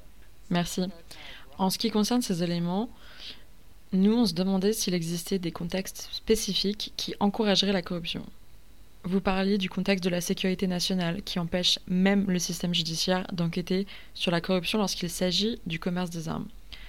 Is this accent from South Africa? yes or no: yes; South Africa; French is a second language; pardonnez mon manque de vocabulaire. Je viens d'Afrique du Sud